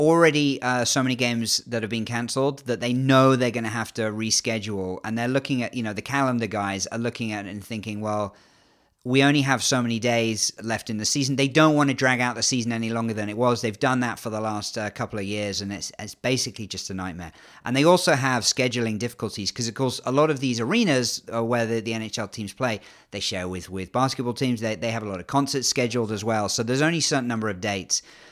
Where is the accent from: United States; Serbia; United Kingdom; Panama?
United Kingdom; England; accent: English; despite the English accent, I'm half Canadian